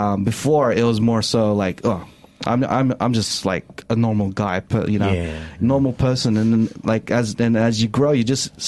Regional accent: Quezon City, Metro Manila, Philippines; born there; Yeah, I was born in Quezon City.

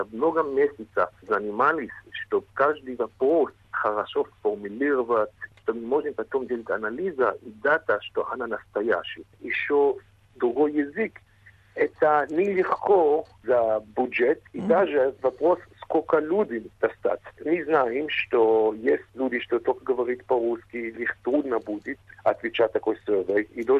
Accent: Belgium; born there; Russian is a second language; у меня акцент... Я сам не из России, я родился в Бельгии, но родители мои русские.

